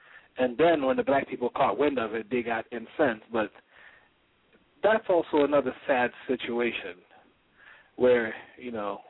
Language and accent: English; Oklahoma, United States; also born or lived in Trinidad and Tobago; Yes, I'm from Oklahoma by way of Trinidad.